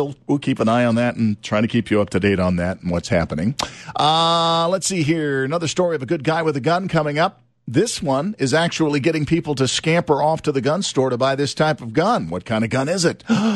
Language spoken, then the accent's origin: English; Deep South, United States; I grew up in the Deep South. We ate a lot of spicy food where I grew up, so I'm used to a lot of spice.